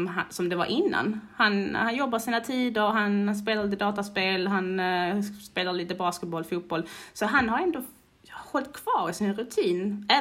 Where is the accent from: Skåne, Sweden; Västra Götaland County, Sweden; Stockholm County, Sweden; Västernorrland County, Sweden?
Skåne, Sweden; Malmö; born there; also born or lived in Dubai; Vi bor i Malmö där jag är född.